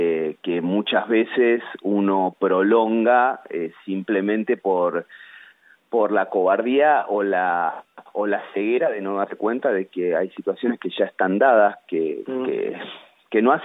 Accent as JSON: {"language": "Spanish", "region": "Buenos Aires", "country": "Argentina", "said": "Yo soy un orgulloso hombre proveniente de San Telmo, la República de San Telmo, en Buenos Aires, y recontra porteño. Tengo adoquín, que son las piedras de las calles, y casas viejas en las venas."}